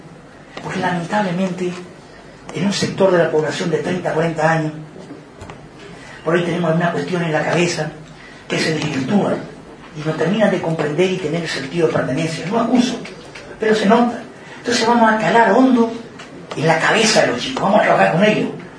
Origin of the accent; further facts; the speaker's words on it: Argentina; somos todos argentinos